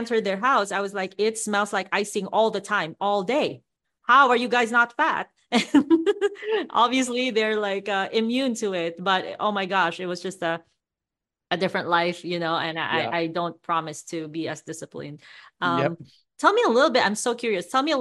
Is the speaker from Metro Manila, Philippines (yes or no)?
no; Davao, Davao Region, Philippines; I made a friend in my hometown in Davao in the Philippines